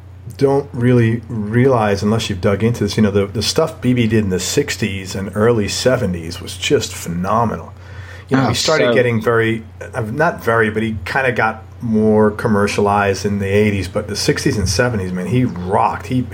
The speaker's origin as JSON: {"language": "English", "town": "New York City", "region": "New York", "country": "United States", "tie": "born or raised there", "said": "I grew up in New York City, so I know when they're going on the train, they're going here and there."}